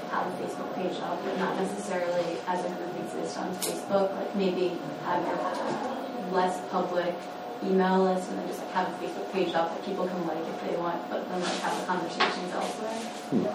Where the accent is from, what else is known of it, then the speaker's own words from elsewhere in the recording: Boston, Massachusetts, United States; because I know I'm from Boston, and a lot of the more radical groups there organized with websites like RiseUp.net